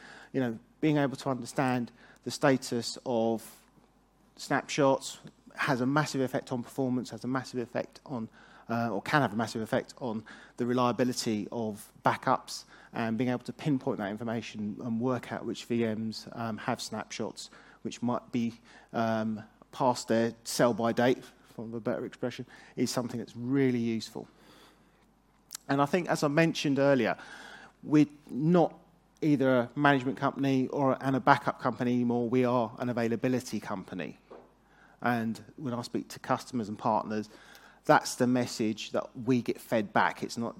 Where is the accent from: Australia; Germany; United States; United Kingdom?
United Kingdom; I am a coffee person, but being British, I probably should have a cup of tea.